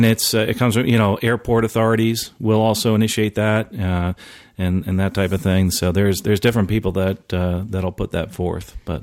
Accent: Philadelphia, Pennsylvania, United States; born there; Yes. I was born in Philadelphia.

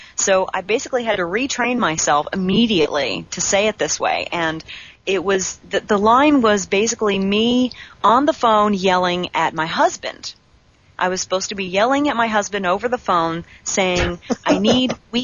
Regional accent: New Jersey, United States; I'm originally from New Jersey. And so sometimes my accent comes out just a little bit, and I say gluten. And that's how the T's are actually pronounced on the East Coast.

